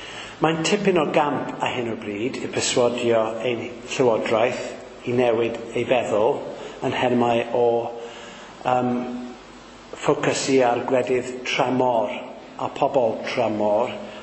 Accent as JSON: {"language": "Welsh", "town": "Caerleon", "region": "Wales", "country": "United Kingdom", "tie": "born or raised there", "also_born_or_lived": "Bassaleg", "said": "fod dwi'n dod o Risga neu Roger Stone yn lle o Cas Newydd, ond ces i fy magu o ddifri yng Nghaleon tan o'n i'n 8 oed, ac wedyn symudon ni i fyw yn Beisleg, a Bois Beisleg, lle es i ysgol."}